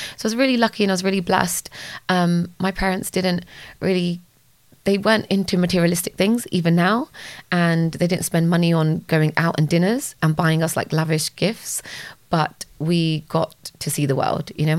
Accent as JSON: {"language": "English", "region": "England", "country": "United Kingdom", "said": "So I'm British Punjabi, fourth generation immigrant from my dad's side. So my great grandparents moved to England in the 1930s."}